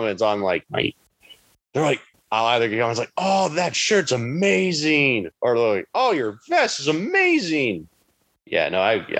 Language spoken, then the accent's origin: English; California, United States; also born or lived in Minneapolis / Michigan; I would definitely say grew up in California, early childhood. It was like California. And then a couple years later, we moved to Minneapolis for like 2 years. Then we stuck in Michigan for about 8 years. And then we moved back to Cal.